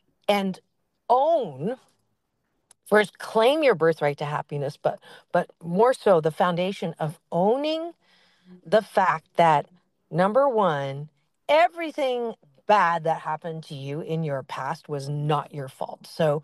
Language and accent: English; Canada; born there; in the Chinese culture, even though I was born in Canada, but I was raised in Chinese culture